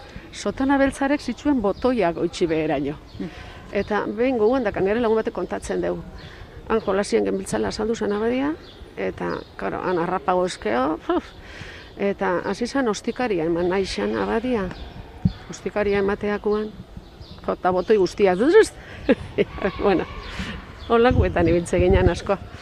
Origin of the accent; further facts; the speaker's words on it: Mendaro, Basque Country, Spain; eta ni Mendarokoa naiz. Mendaron jaixo nitzan eta Mendaron bizi naiz.